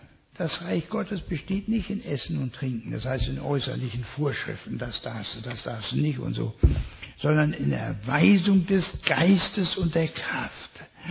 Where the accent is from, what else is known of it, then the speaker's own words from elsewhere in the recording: Ethiopia; Äthiopien ist ja meine Heimat.